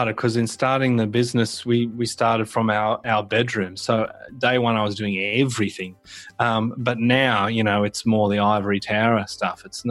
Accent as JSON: {"language": "English", "town": "Yerong Creek", "region": "New South Wales", "country": "Australia", "tie": "born or raised there", "also_born_or_lived": "Penrith", "said": "I was born in Penrith and I left when I was two. My parents brought me. That wasn't sort of a solo trip, of course. And I moved to Yerong Creek, which is such a small town that it shouldn't even really exist."}